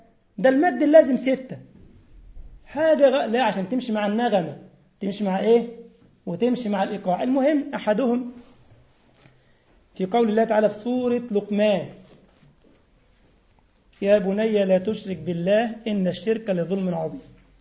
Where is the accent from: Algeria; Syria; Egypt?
Egypt; برضو أحد المشاهير جدا بقى عندنا في مصر